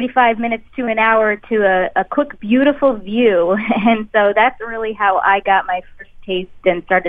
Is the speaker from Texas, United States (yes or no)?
no; Saratoga Springs, New York, United States; I grew up in Saratoga Springs, New York, so the Adirondacks weren't far away.